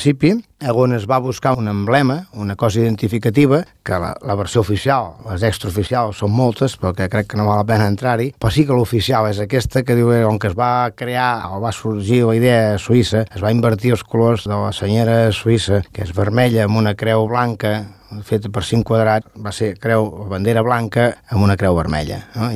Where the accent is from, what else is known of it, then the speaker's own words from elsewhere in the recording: Sant Celoni, Catalonia, Spain; Sant Celoni, formem part, som de Sant Celoni, de la demarcació Barcelona, som de Catalunya